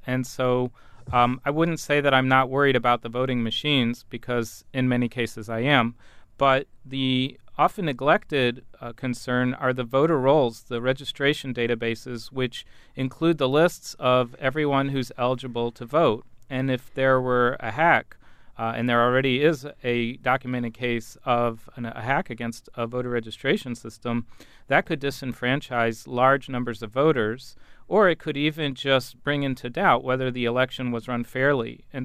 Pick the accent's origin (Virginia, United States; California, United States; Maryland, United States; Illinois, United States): Maryland, United States; For example, in my home state of Maryland, we've gone from unauditable electronic systems to paper ballots.